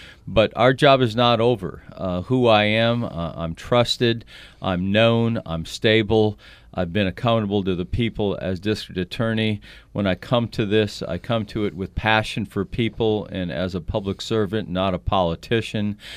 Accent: Oklahoma, United States; Yes, I'm from Tulsa County. Yes, I serve Tulsa County as district attorney

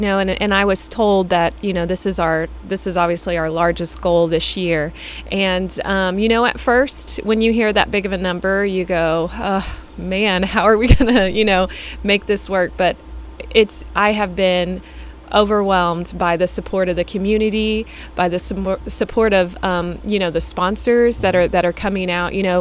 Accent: Bartlesville, Oklahoma, United States; You know, I was born and raised in Bartlesville

